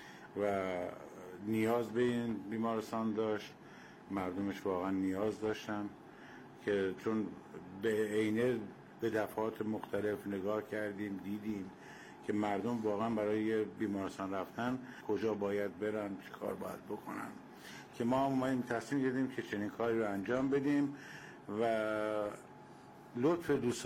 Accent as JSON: {"language": "Persian", "town": "Andimeshk", "region": "Khuzestan", "country": "Iran"}